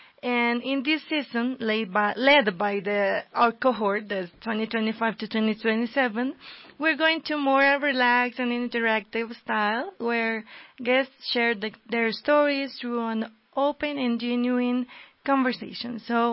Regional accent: El Salvador; now in Bogotá, Colombia; I'm from El Salvador, and currently I'm reporting from the headquarters of CEPALC in Bogotá, Colombia.

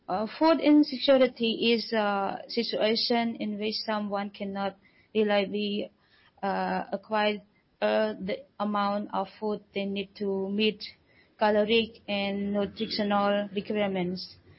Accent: Cambodia; now in Philippines; I'm from Cambodia, and I'm currently serving in the Philippines

